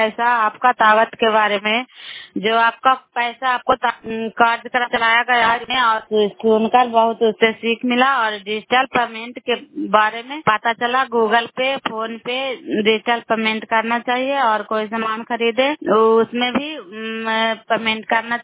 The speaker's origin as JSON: {"language": "Hindi", "town": "Baijganj", "region": "Bihar", "country": "India", "said": "कराय ब्लॉक मकराता पंचायत ग्राम बैजगंज की निवासी हूँ और कराय ब्लॉक से बोल रही हूँ।"}